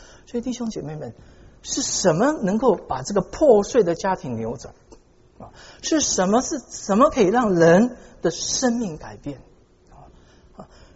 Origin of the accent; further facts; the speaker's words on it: Guangdong, China; 对不起啊，我是广东人，可是我广东话讲不流利，不然我就讲给你听了。